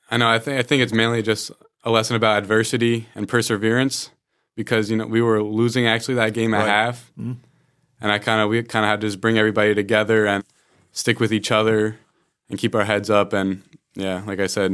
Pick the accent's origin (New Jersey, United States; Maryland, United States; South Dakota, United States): New Jersey, United States; I think definitely proximity to home, because I'm from New Jersey. And it's only like an hour and a half away